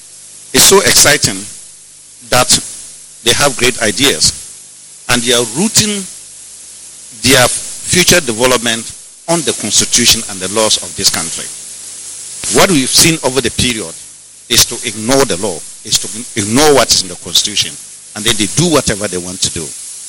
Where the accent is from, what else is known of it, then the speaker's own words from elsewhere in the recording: Upper East, Ghana; I'm speaking like this. I am from Upper East. I got to where I am by farming at the Tono Irrigation Project.